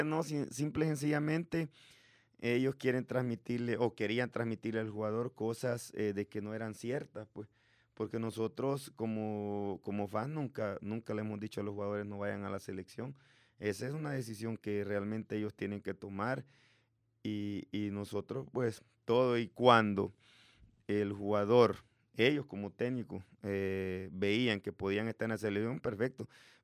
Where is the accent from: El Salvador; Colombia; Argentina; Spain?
El Salvador; como salvadoreño, me siento orgulloso de que esa selección haya clasificado al Mundial